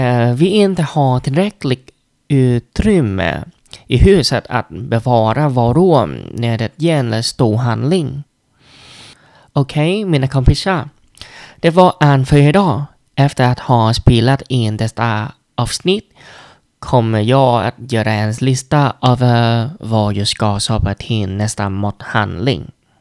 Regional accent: Vietnam; Swedish is a second language; now in Sweden; En stor skillnad mellan att handla mat i Sverige och att handla mat i mitt hemland. I Vietnam brukar vi handla varje dag som räcker till en dag.

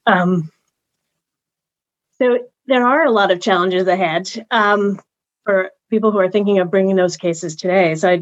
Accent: United States; I think as American lawyers, sometimes we get stuck on this idea of American exceptionalism

